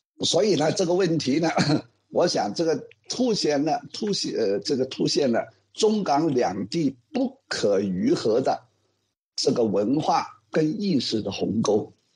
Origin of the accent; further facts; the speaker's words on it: Hong Kong; 我们香港人就跟上海人一样，想岁月静好过点的小日子